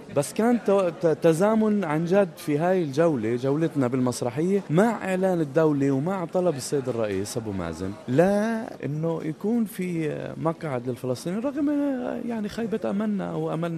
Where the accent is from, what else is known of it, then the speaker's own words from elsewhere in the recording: Palestine; ثقافة انا فلسطيني، انا مش فتح، انا مش حماس